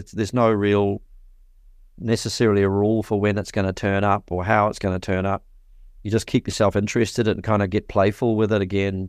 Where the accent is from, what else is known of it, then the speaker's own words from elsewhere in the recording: Te Awamutu, Waikato, New Zealand; where I grew up in Te Awamutu, in the Waikato in New Zealand